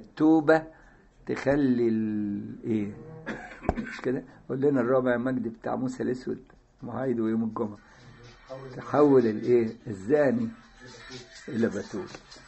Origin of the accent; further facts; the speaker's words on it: Egypt; مشهورة عندنا في مصر